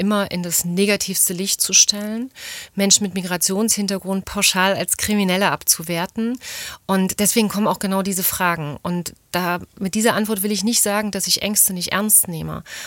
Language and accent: German; East Germany, Germany; born there; Also ich bin in der DDR geboren